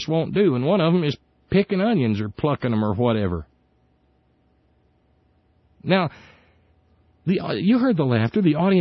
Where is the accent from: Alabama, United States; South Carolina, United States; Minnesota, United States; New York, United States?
Alabama, United States; when I was a kid growing up in Alabama, we had the little green onions that sprout up in the springtime in the backyard.